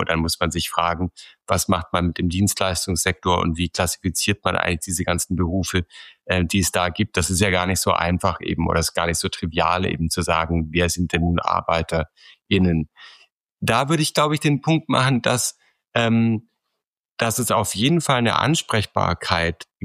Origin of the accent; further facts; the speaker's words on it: Baden-Württemberg, Germany; Sie haben Baden-Württemberg angesprochen, was mich persönlich auch sehr interessiert, weil ich komme aus der Gegend